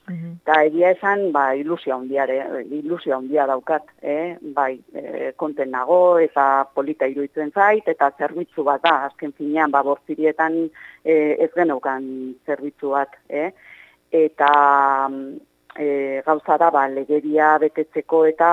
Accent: Irun, Basque Country, Spain; Ni ez naiz hemengoa, ez naiz berakoa, irundarra naiz. Hau da, pues, hiri pixka bat handiagoko ba, baina gero ikasten ere kanpoan egon naiz, Barcelonan

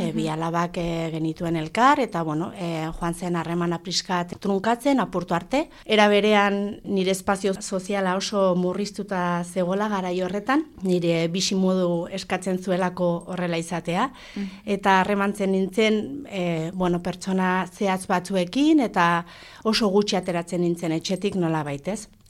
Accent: Pamplona, Navarre, Spain; txantrean jaio nintzen, txantrean hazi, txantrean handitu, txantrean txikitu

